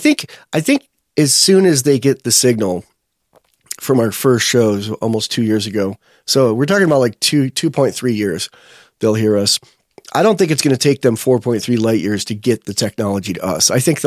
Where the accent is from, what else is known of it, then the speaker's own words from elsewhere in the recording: United States; I was standing, because I'm an American, and I was looking out the window.